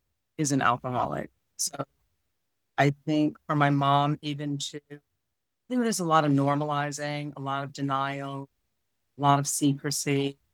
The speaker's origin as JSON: {"language": "English", "region": "Connecticut", "country": "United States", "said": "So, you know, we're from Connecticut."}